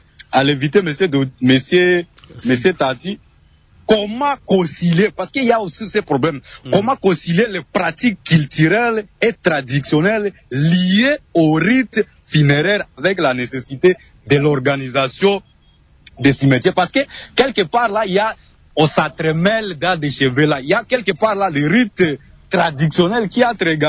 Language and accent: French; Ituri, DR Congo; par exemple chez moi en Ituri